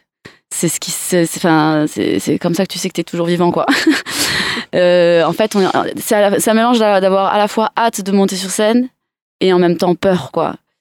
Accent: Perpignan, Occitanie, France; moi je viens de Perpignan, mais je suis aussi sur Montpellier, je suis Montpellier-Rennes aussi

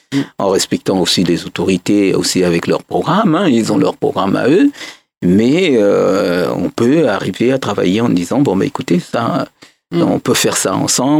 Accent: Republic of the Congo; particulièrement le Congo-Brazzaville, et notamment dans ma région d'origine

